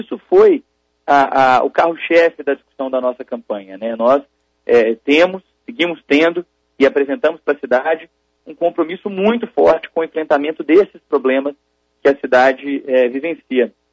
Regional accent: Belo Horizonte, Minas Gerais, Brazil; now in Campinas, Brazil; eu cresci em Belo Horizonte

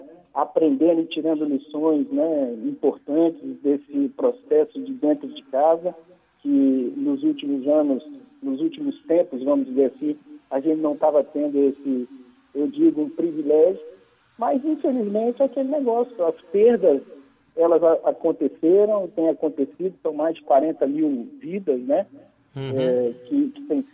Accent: Belo Horizonte, Minas Gerais, Brazil; now in Salvador, Brazil; teve Belo Horizonte, que é a minha cidade natal, ela também teve uma flexibilização grande, né?

